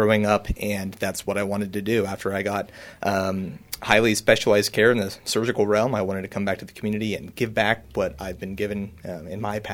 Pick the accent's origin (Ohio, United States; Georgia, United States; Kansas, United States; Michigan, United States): Kansas, United States; Hoisington; I know that growing up in Hoisington, it's just it's home. I feel so good. I feel so comfortable here.